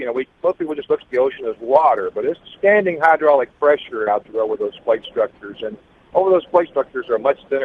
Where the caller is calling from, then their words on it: Sacramento, California, United States; I'm calling you right now, George, from Sacramento, California.